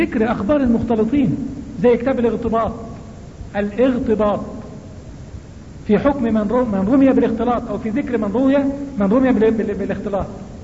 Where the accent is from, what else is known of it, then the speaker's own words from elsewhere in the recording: Egypt; لابد لنا كمصريين أن نعلم قيمة رجل وقدر الرجل